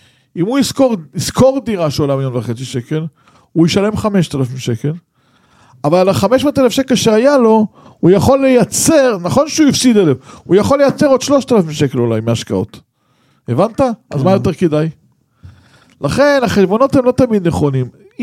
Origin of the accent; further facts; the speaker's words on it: Bnei Brak, Tel Aviv District, Israel; אני דוס מבני ברק